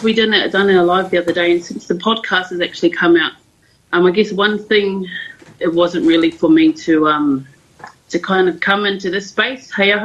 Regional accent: Wellington, New Zealand; I obviously was born and raised in the Wairarapa, but I reside here in Koihākina.

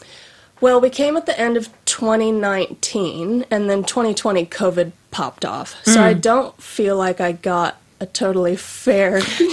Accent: Illinois, United States; now in New Zealand; So I grew up in Illinois, in the States, and I have to explain this to Americans as well, so it's kind of in the middle.

